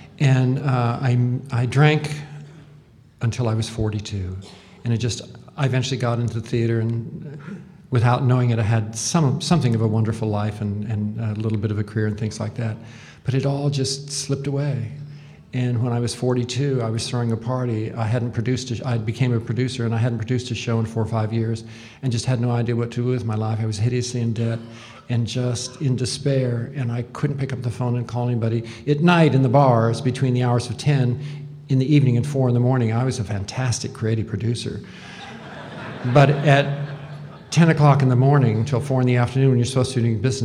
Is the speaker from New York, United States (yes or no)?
no; Wyoming, United States; But anyway, I was born and raised in Wyoming.